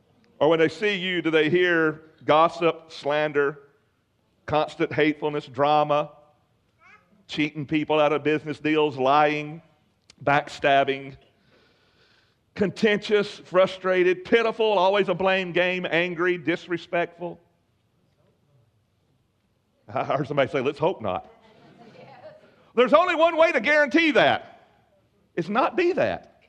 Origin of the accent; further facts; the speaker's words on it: Alabama, United States; I said, we're from Alabama.